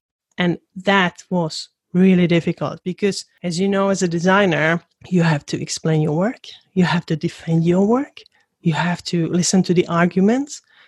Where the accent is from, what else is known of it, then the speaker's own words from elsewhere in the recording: Slovakia; moved away as an adult; now in United Kingdom; I am a Slovakian, and I was born actually in Czechoslovakia during communism. So that's my background. You know, like I grew up in Slovakia, and all my childhood and my teenage years I spent in there. And I left my country when I was 18